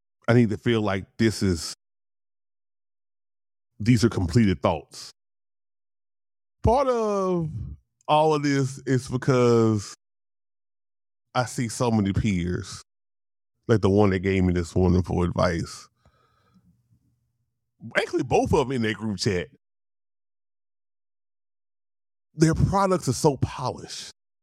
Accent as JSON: {"language": "English", "region": "Louisiana", "country": "United States", "said": "I'm from Louisiana, so I talk fast."}